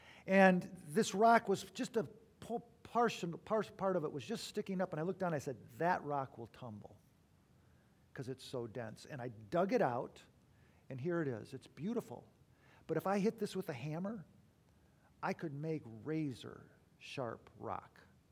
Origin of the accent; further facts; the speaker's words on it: Detroit, Michigan, United States; now in Ephrata, United States; Carrie grew up in Seattle. I grew up in Detroit. We met 20 miles north of Manhattan in New York, just outside of the city.